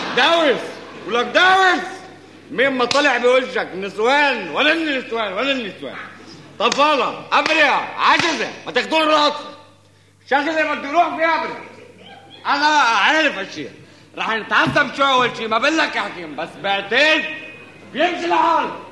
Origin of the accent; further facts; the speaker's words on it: Lebanon; أنا إنسان لبناني،